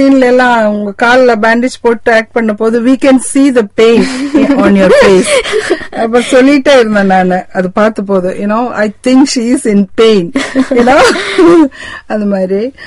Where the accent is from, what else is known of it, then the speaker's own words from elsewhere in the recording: Kerala, India; I'm also from Kerala.